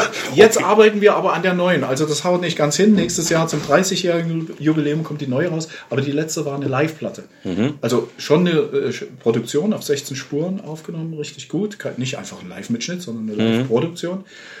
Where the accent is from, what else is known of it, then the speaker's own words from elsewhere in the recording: Dresden, Saxony, Germany; moved away as an adult; now in Berlin, Germany; ich bin Dresdner. Mhm. Ich bin in den 80er Jahren bin ich ausgereist nach West-Berlin.